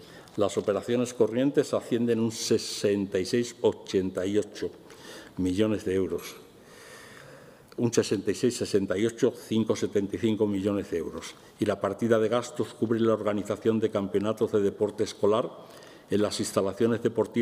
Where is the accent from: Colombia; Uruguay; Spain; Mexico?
Spain; Béjar, Castile and León; Ya saben que los dos somos de Béjar, ¿no?